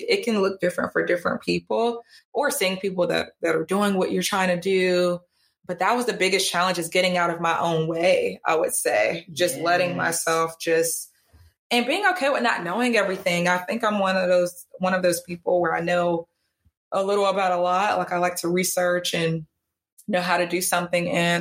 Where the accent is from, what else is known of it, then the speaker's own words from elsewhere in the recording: North Carolina, United States; also born or lived in California; I grew up in North Carolina.